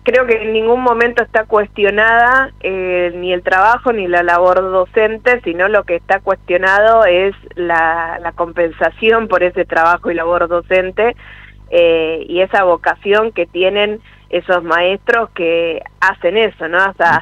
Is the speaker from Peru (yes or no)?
no; Argentina; como ciudadanos argentinos y argentinas